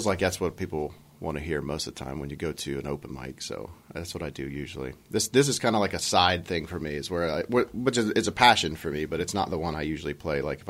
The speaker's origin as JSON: {"language": "English", "town": "Huntsville", "region": "Alabama", "country": "United States", "moved": "as an adult", "said": "I am. I'm from Huntsville, Alabama."}